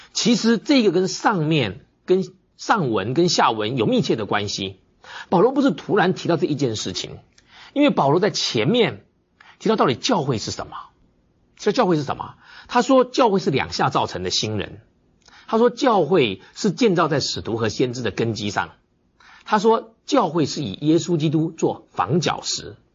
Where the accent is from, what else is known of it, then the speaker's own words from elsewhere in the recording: China; 那我们中国人说啊，祖传秘方，传子不传女。